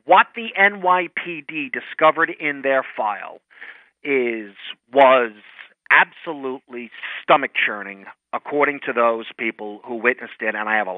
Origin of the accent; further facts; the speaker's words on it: New York, United States; Now, I can tell you, I grew up in New York